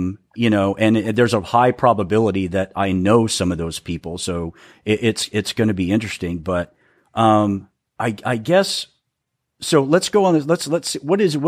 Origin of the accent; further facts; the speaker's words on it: El Paso, Texas, United States; I grew up in El Paso. I was the minority.